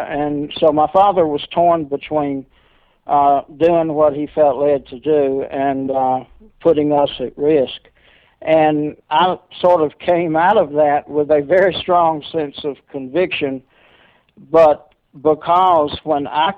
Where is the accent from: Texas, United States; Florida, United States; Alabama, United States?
Alabama, United States; Montgomery; born there; Well, I was born in Montgomery.